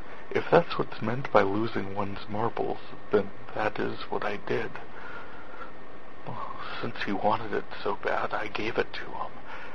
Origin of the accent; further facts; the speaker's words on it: North Dakota, United States; I am from North Dakota